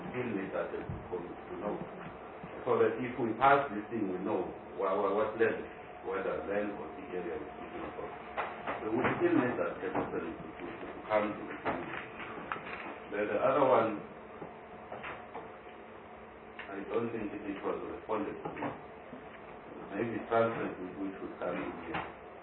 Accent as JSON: {"language": "English", "country": "South Africa", "lives_now": "England, United Kingdom", "said": "So I know myself and the wife, we are coming from England, but we are both South African"}